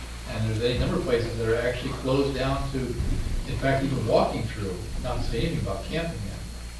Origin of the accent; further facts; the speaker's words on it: California, United States; I come from California, and Southern California in particular is a completely different situation.